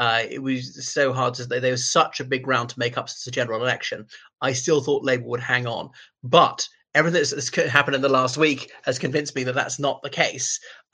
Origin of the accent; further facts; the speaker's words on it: Ireland; from Ireland.